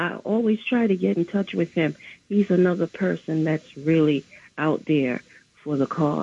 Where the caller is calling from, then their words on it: Bronx, New York, United States; Yes, I'm calling from the Bronx.